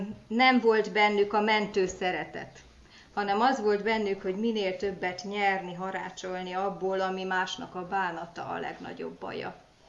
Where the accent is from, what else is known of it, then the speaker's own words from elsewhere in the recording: Great Hungarian Plain, Hungary; Én az Alföldről származom, ott azért még néhány helyen szokásban